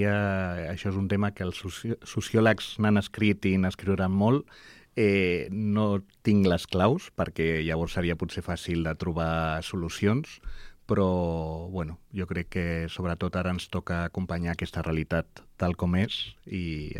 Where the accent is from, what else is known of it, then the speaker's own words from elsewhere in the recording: Barcelona, Catalonia, Spain; que jo sóc de Sant Andreu de Palomar, d'aquí de Barcelona